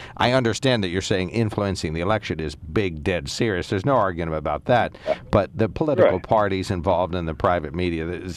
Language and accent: English; United States; not only as a Democrat, just as an American.